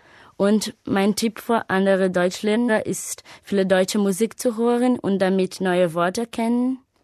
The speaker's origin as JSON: {"language": "German", "region": "Rio de Janeiro", "country": "Brazil", "second_language": "German", "said": "ich komme aus Rio de Janeiro, Brasilien. Ich bin in 1997 geboren und ich lerne Deutsch"}